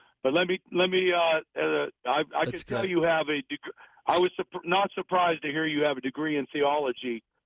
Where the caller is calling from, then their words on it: Rock Hill, South Carolina, United States; I'm 20 miles from Barry in Rock Hill.